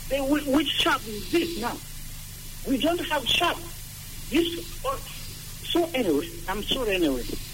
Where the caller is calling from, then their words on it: Juba, Central Equatoria, South Sudan; Yeah, I'm in Konyokonyo.